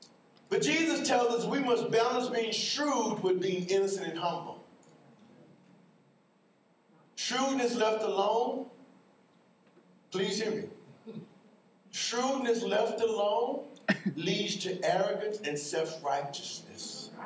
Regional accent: Missouri, United States; I'm from Missouri, I guess. You gotta show me.

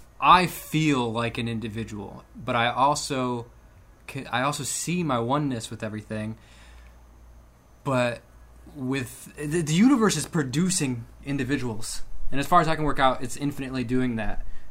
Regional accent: Detroit, Michigan, United States; Me and you both grew up in Detroit.

